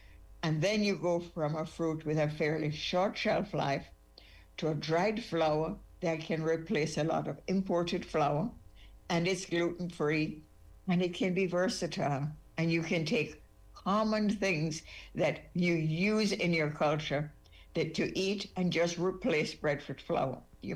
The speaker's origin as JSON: {"language": "English", "country": "Jamaica", "said": "I'm from Jamaica"}